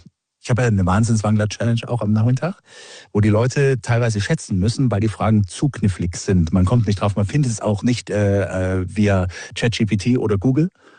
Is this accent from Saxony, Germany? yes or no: yes; Leipzig, Saxony, Germany; ich bin aus Leipzig, wir haben so Altbauten gehabt